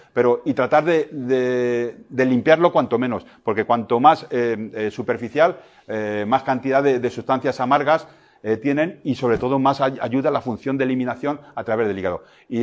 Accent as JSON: {"language": "Spanish", "region": "Castile", "country": "Spain", "said": "yo soy también castellano"}